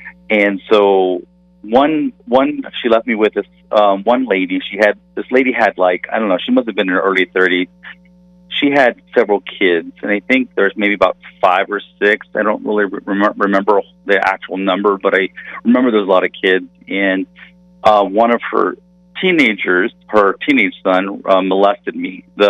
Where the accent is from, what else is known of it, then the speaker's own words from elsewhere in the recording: Corpus Christi, Texas, United States; also born or lived in Abilene, United States; when I finally ended up moving from Corpus Christi, where my hometown was, I dropped out of high school my senior year first semester, ended up moving to Abilene, Texas